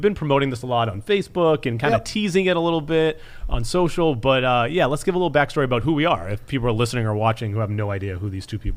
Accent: Massachusetts, United States; I've always loved pizza, but I grew up near Boston, so we don't have the New Haven style.

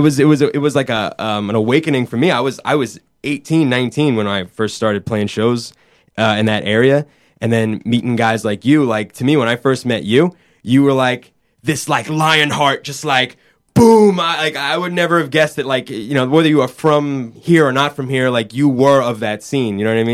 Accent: Bay Ridge, New York, United States; So even from someone like me, like if I was to go from Bay Ridge and say I'm gonna go live in Williamsburg

